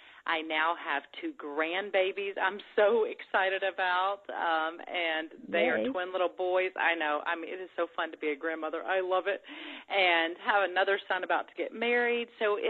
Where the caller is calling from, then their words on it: Atlanta, Georgia, United States; I am in Atlanta, Georgia, and we had some big rains, but things are looking okay this morning.